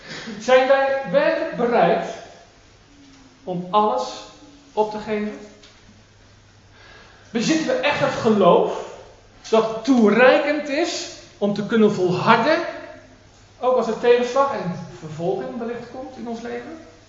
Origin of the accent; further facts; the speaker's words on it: Netherlands; Weet u, als Nederlanders zijn wij bekend om onze prijsbewustheid.